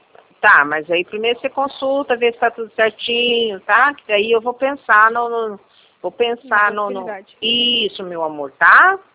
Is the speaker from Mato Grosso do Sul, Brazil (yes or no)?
yes; Aquidauana, Mato Grosso do Sul, Brazil; Mas eu sou de Aquidauana, meu coração.